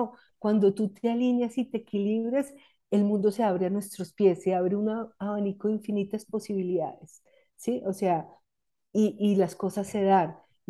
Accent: Bogotá, Colombia; en esa época yo estaba en Colombia, yo soy de Bogotá y vivía en Bogotá

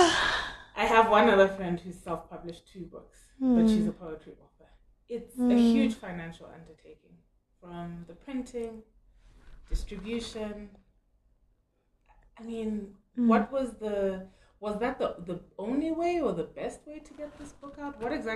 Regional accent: Zambia; Because yes, I grew up here in Zambia, but my parents always made sure that I never lost touch with the fact that I'm Zimbabwean.

